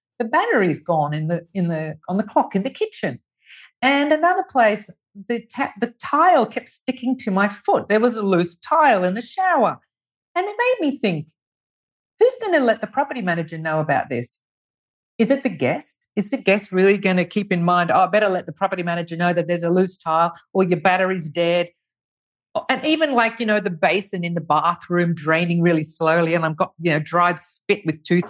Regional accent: Australia; I'm from Australia. My properties were there.

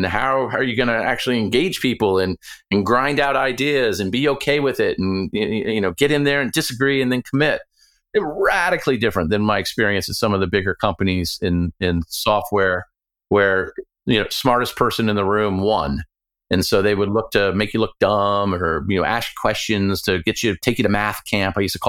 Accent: Atlanta, Georgia, United States; also born or lived in New York, United States; I was born in New York, lived in the Northeast, spent high school in Atlanta, and came out to the Silicon Valley after business school.

